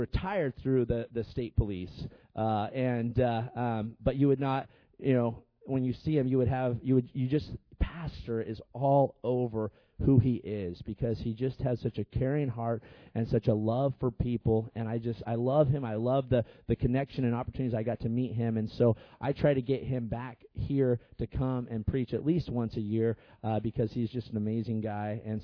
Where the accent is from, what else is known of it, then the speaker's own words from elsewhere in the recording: Newburgh, United States; I'm from Newburgh, you guys know that.